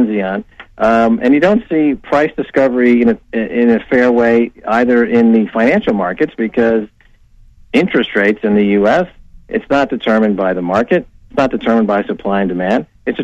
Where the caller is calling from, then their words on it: Paris, Île-de-France, France; I'm calling you from Paris